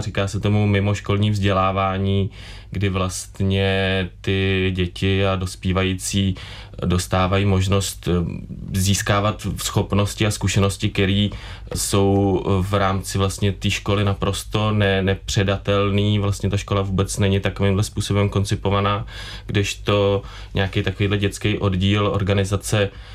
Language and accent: Czech; Prague, Czechia; i když jsem teda Pražák rodil, já vždycky jsem žil v Praze.